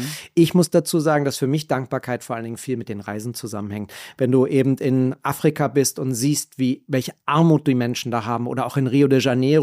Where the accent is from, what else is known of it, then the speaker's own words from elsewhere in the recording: Berlin, Germany; Berlin ist meine Heimat und ich arbeite dort. Mein Herz habe ich an Graz verloren.